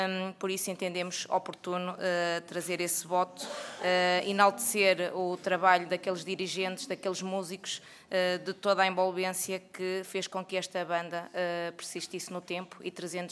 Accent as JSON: {"language": "Portuguese", "town": "Oliveira de Azeméis", "region": "Aveiro", "country": "Portugal", "said": "tanto eu como o seu deputado Bruno Aragão, porque somos do Conselho de Oliveira das Mães"}